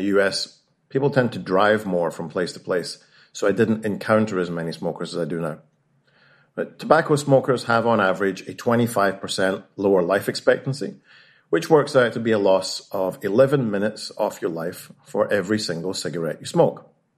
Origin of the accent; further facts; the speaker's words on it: United Kingdom; being British